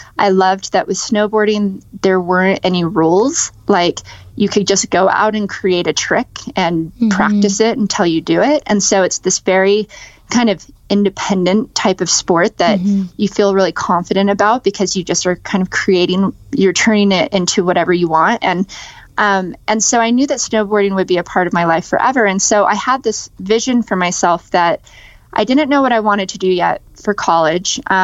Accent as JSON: {"language": "English", "town": "Las Vegas", "region": "Nevada", "country": "United States", "tie": "born or raised there", "said": "So, I grew up in Las Vegas, and that's where I was born and raised."}